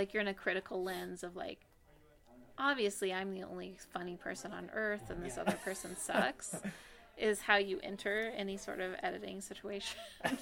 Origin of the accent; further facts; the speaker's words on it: Boston, Massachusetts, United States; I'm from Boston originally